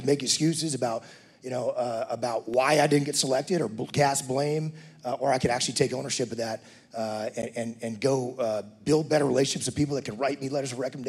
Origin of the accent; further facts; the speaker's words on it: Woodville, Texas, United States; I grew up in East Texas, a little town called Woodville, just north of Beaumont.